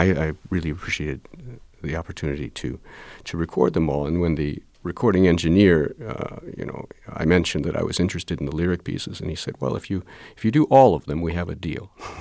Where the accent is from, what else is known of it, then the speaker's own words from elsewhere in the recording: Indiana, United States; it didn't hurt that I was born and raised in Indiana, where there are lots of great artists right there in Bloomington.